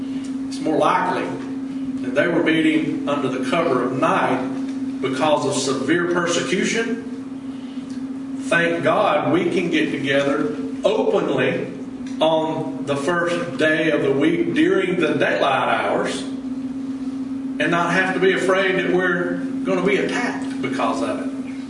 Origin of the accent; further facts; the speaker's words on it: Alabama-Georgia state line, United States; I remember growing up, you know, I grew up on the Alabama-Georgia state line. I didn't know anything about Eastern and Central time, but I knew Alabama time, Georgia time.